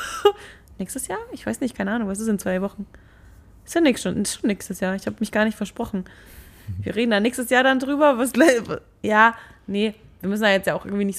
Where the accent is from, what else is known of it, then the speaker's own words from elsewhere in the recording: Regensburg, Bavaria, Germany; dass ich gemerkt habe, so viel wie wir in der Gegend rumtun, ist es für mich voll der Ruhepol, einfach in Regensburg zu sein.